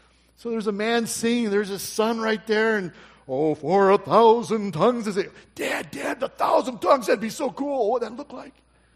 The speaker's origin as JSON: {"language": "English", "town": "Washington", "region": "Illinois", "country": "United States", "tie": "born or raised there", "lives_now": "Michigan, United States", "said": "they sold their house that I grew up in down in Washington, Illinois, and they moved up to Kalamazoo."}